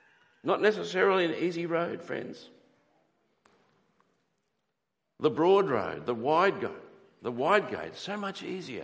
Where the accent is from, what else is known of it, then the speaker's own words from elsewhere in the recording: Port Moresby, National Capital District, Papua New Guinea; Went to primary school with when I was growing up in Port Moresby as a young boy.